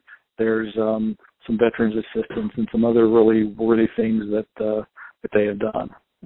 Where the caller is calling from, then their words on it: Upton, Wyoming, United States; I'm from Upton, Wyoming.